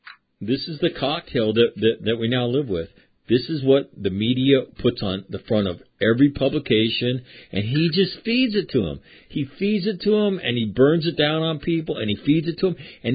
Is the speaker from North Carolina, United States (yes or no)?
no; New York, United States; I grew up in New York. They burn it down there all the time.